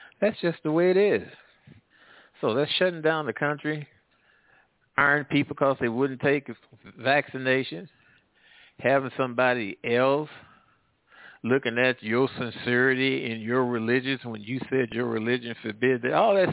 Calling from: the South, United States; I'm calling from the South.

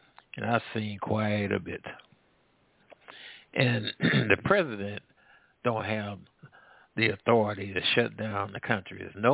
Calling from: the South, United States; I'm calling from the South.

